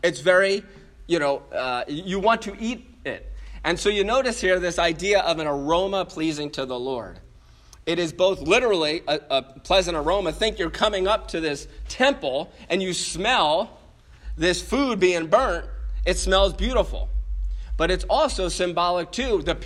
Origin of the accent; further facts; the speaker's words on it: New Jersey, United States; I grew up in New Jersey. It's miserable.